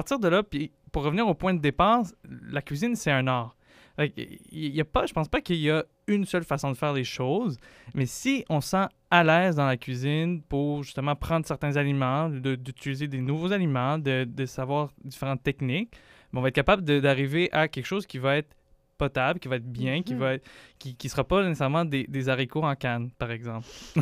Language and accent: French; Montreal, Quebec, Canada; J'ai grandi à Montréal, je me considère plus québécois qu'afghan